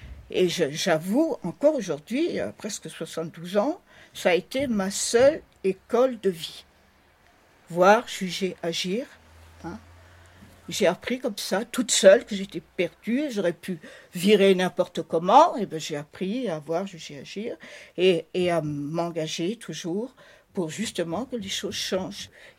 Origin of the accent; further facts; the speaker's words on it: Brittany, France; Oui, je suis bretonne, oui.